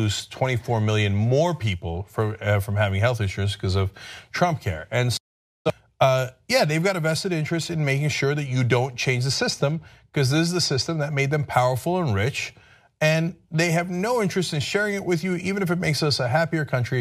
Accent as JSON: {"language": "English", "country": "United States", "said": "I, as an American, find them to be too high."}